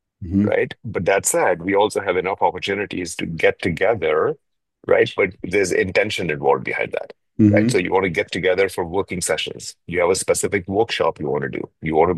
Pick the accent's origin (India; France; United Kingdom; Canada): India; now in Seattle, United States; I grew up in India, Peter, but I've been in the States about 30 years now, and most of the time I've lived in Seattle. In fact, I'm in beautiful, sunny, green Seattle.